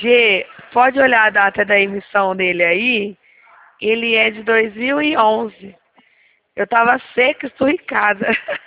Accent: Dracena, São Paulo, Brazil; Eu sou nascida e criada aqui em Dracena.

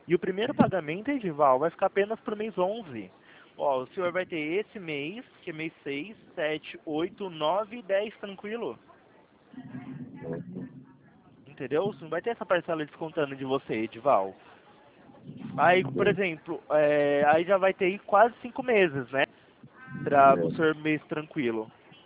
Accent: Campinas, São Paulo, Brazil; Ó, eu sou aqui de Campinas, São Paulo.

